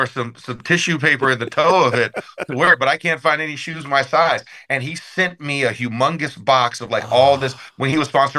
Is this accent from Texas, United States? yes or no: no; Orlando, Florida, United States; So I grew up in Orlando, Florida.